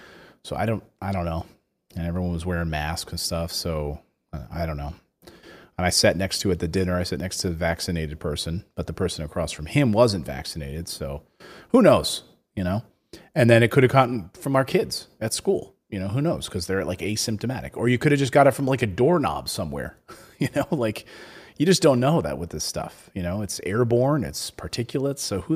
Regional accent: Philadelphia, Pennsylvania, United States; Like I'm from Philly. I like swearing to get my point across sometimes.

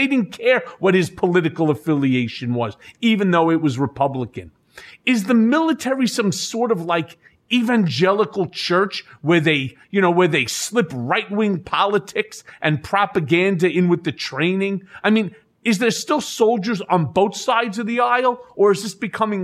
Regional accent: Lawrence, New York, United States; I grew up in Lawrence, the Five Towns, which is a predominantly Jewish, now it's ultra-Orthodox, you know, community.

